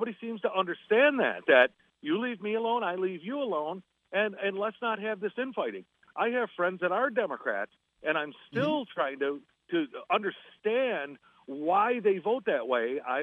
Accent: New York, United States; I've lived here all my life. I grew up in Monroe County. Now I live down in Steuben County, thank God.

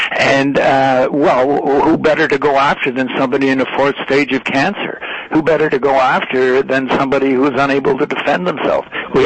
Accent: Canada; I'm from Canada.

